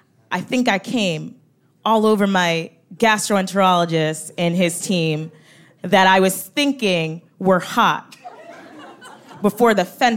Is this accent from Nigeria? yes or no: yes; Nigeria; I'm Nigerian too.